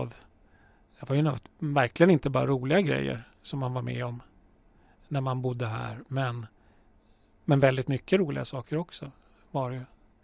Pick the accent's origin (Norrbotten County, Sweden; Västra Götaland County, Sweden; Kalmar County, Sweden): Norrbotten County, Sweden; Luleå; also born or lived in Arvidsjaur; bodde i Luleå fram till jag var 27, tror jag. Det är ändå en ganska stor del av ens liv. Alltså det, jag är född i Arvidsjaur, men familjen flyttade från Arvidsjaur när jag var 2. Så Luleå är ju liksom min barndom och min ungdom